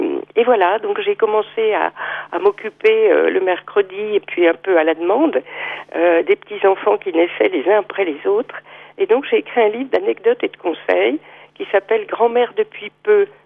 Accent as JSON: {"language": "French", "region": "Brittany", "country": "France", "said": "Et je lui ai répondu « Mais je suis bretonne !»"}